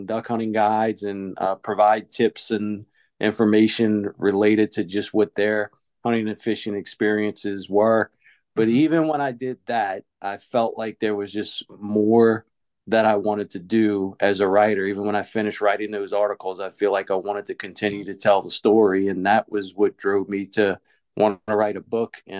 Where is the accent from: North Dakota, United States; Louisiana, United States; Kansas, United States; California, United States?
Louisiana, United States; Born and raised in South Louisiana. That's the setting that's in the book. And grew up hunting and fishing, fishing mostly as a young boy with my dad.